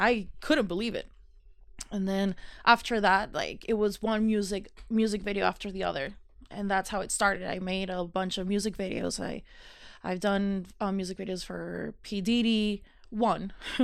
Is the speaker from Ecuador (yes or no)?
no; Mexico; I grew up in Mexico